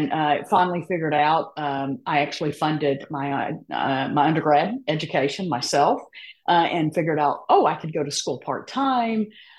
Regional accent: Mississippi, United States; now in Houston, United States; I grew up just outside of Memphis, across the state line in Mississippi.

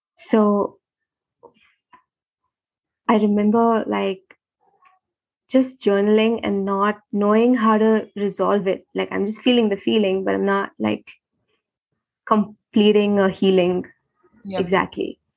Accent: India; English is a second language; for me, especially as an Indian, it feels like almost as if that's not the real thing

